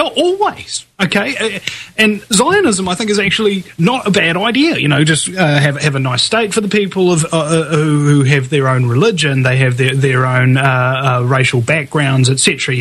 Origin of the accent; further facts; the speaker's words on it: New Zealand; I'm a New Zealander, and I wouldn't be able to call anywhere home except New Zealand.